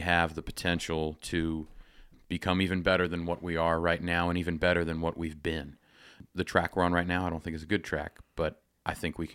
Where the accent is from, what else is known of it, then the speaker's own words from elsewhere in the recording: Shillington, Pennsylvania, United States; I grew up in Shillington, Pennsylvania, in the summertime, I would spend half the week with my grandmother, half the week with a babysitter.